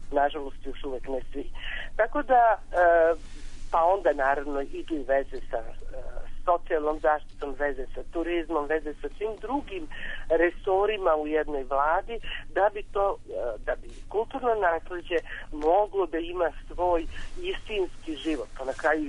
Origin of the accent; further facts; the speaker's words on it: Belgrade, Serbia; ni on ni ja, živeći celu tu svoje detinjstvo provodeći u Beogradu, nikad nismo imali prilike da odemo.